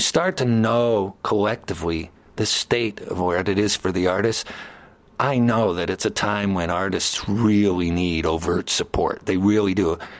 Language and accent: English; Cleveland, Ohio, United States; I was fortunate enough as a youngster, growing up outside of Cleveland, Ohio